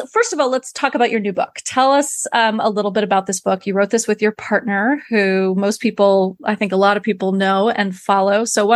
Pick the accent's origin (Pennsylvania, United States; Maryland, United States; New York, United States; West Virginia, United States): New York, United States; I am a New Yorker.